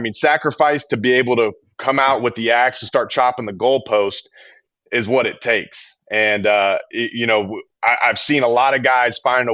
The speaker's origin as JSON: {"language": "English", "region": "Texas", "country": "United States", "tie": "born or raised there", "said": "And, you know, I'm from Texas. So I grew up watching SEC and Big 12 more than anything else."}